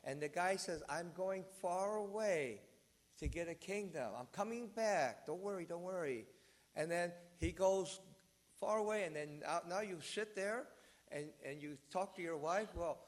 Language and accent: English; United States; You know, I grew up in America, but I follow Chinese history